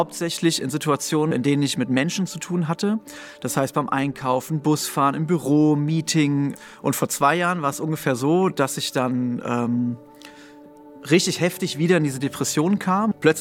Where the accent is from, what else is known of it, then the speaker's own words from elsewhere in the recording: Wiesbaden, Hesse, Germany; ich bin 37 Jahre alt. Ich komme aus Wiesbaden-Nordenstadt. Ich komme ursprünglich auch aus einem christlichen Elternhaus, bin auch mit dem Glauben aufgewachsen